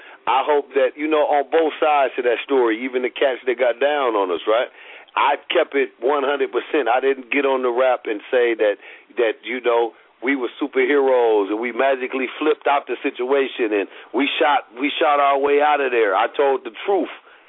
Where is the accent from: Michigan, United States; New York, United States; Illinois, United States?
Michigan, United States; Flint; I was Flint's most hated man in my hometown.